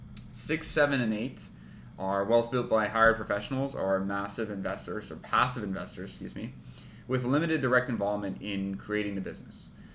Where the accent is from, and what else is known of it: Austria; born or raised there; English is a second language; now in United States